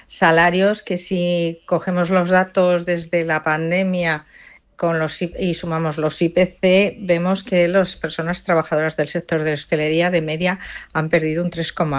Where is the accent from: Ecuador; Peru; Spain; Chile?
Spain; Málaga, Andalusia; Venimos de Málaga.